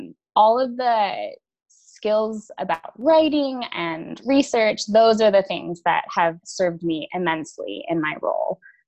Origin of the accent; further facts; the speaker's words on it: California, United States; I am from California, so reflecting how much nature and the environment has always been very important to me